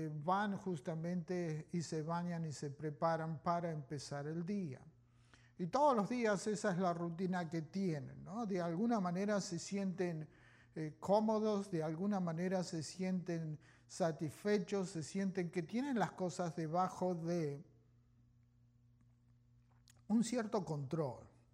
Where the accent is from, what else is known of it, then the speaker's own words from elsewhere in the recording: Argentina; Creciendo en Argentina, una de las cosas que, digamos, he podido experimentar es justamente ver a mi papá, ¿no?